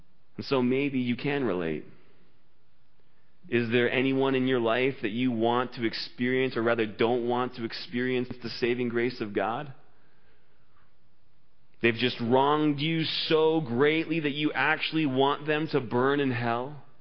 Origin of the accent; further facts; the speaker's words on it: Canada; Maybe the only time we get excited about being Canadian is during the Olympics when Team Canada, the Team Canada of hockey comes together to win a gold medal. But apart from that, we're so complacent as Canadians.